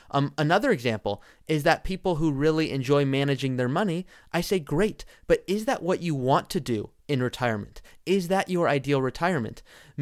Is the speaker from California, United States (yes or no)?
yes; Malibu, California, United States; I grew up in Malibu, California. Malibu is a very affluent area.